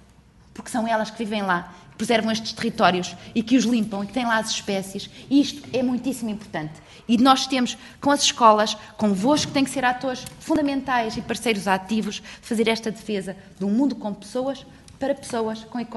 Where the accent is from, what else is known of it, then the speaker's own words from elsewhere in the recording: Arcos de Valdevez, Norte, Portugal; eu sou do distrito de Viana do Castelo, Arcos de Valdevez, 80% do território, Reserva Mundial da Biosfera.